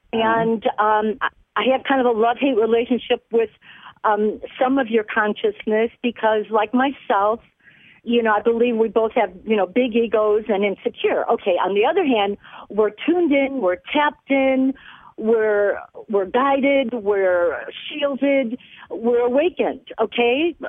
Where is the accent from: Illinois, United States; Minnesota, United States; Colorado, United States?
Illinois, United States; Chicago; My father's from the Bronx via New York, via Italy. My mother's from Pennsylvania, and I'm from Chicago. You know, Catholic, Mormon, and I'm a Buddhist.